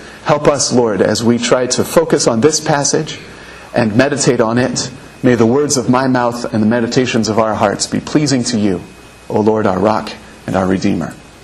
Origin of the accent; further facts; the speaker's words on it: Anderson, Indiana, United States; I grew up in Anderson, Indiana, and my high school was Highland High School, and our mascot was the Highland Scot, and we had a pipe and drum corps.